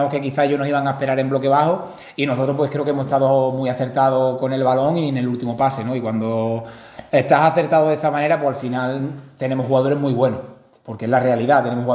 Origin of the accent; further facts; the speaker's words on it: Huelva, Andalusia, Spain; Encima compartimos la capitanía, tres somos de Huelva, ¿no?